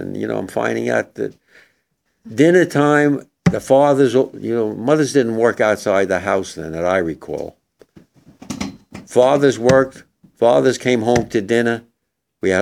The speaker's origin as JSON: {"language": "English", "town": "Englewood", "region": "New Jersey", "country": "United States", "tie": "born or raised there", "said": "I was born in Englewood, New Jersey. As I said, I'm a Jersey boy originally, May 30th, 1926."}